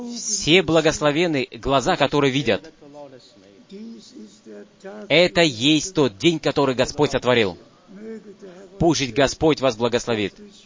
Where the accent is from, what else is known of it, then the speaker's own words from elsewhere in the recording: Atlanta, Georgia, United States; из Атланты.